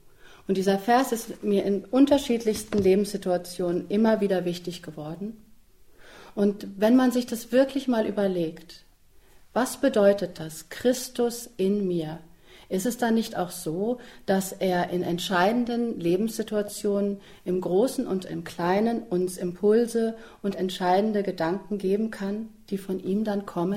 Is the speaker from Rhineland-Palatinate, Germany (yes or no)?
no; Kassel, Hesse, Germany; Ich habe damals in Kassel gelebt. Kassel ist meine Geburtsstadt, mein Heimatort.